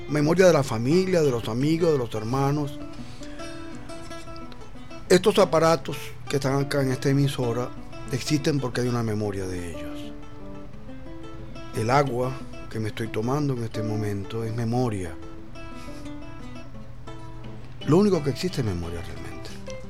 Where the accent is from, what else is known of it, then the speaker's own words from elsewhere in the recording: Potreritos, Venezuela; les decía a ustedes que Potreritos, que es mi pueblo, hay varios Potreritos en el país